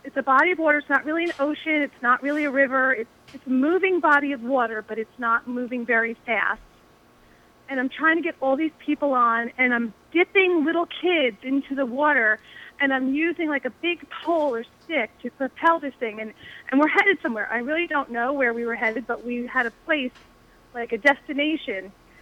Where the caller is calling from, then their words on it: Gillette, Wyoming, United States; I'm calling from Gillette.